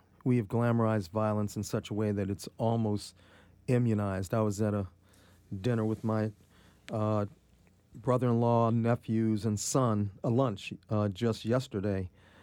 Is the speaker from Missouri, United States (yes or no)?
no; Washington, District of Columbia, United States; I was born in Freedman's Hospital, the same building where Howard's radio and television station are.